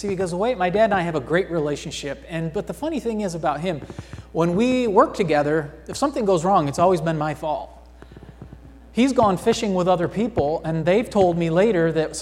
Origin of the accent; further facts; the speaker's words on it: New York, United States; I grew up in Central New York. My mom and dad were born and raised in Elmira.